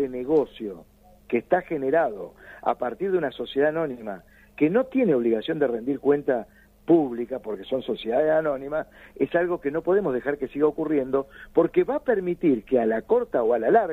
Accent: Mendoza, Argentina; nosotros como mendocinos

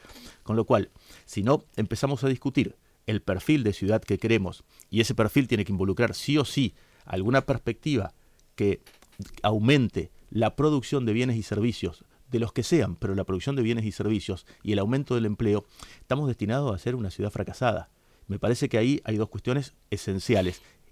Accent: Santa Fe, Argentina; yo nací acá en Santa Fe, crecí, me pude recibir de abogado, pude conseguir un laburo, formé una familia.

